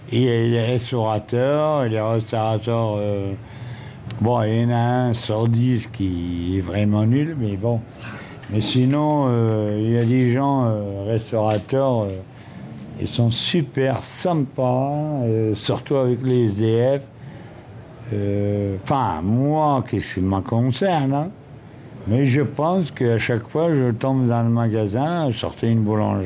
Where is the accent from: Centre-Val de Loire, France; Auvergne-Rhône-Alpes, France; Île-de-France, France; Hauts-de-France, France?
Hauts-de-France, France; Lille; Et je suis natif de Lille.